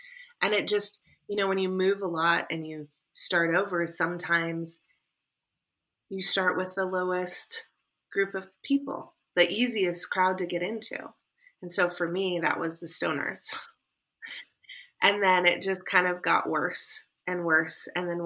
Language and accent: English; Arizona, United States; also born or lived in Oregon; I was born in Arizona, but we lived in Oregon for a long time. And then we moved back here when I was like 9 in Arizona.